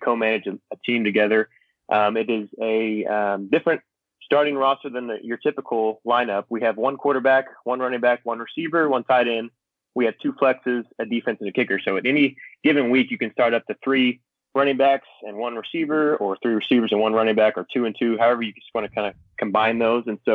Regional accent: Texas, United States; Well, if Dave's there, I'm from a city north of Dallas.

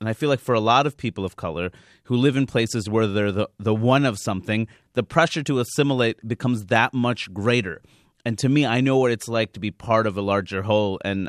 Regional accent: Queens, New York, United States; I mean, growing up in Queens, I think for a lot of us, that's a no-brainer.

